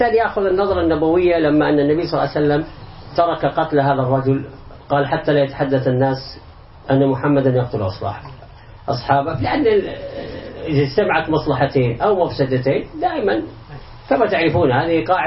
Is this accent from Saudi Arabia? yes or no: yes; Saudi Arabia; أمة الدعوة في بلادنا السعودية وفي كل البلاد الخليج أو العربي